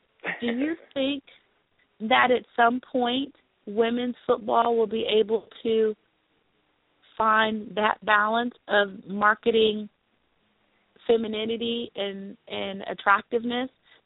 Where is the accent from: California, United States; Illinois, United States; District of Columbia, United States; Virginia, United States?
District of Columbia, United States; Washington; I grew up in the Washington, D.C. area, but everyone who listens to the show knows that I am a diehard Cowboys fan.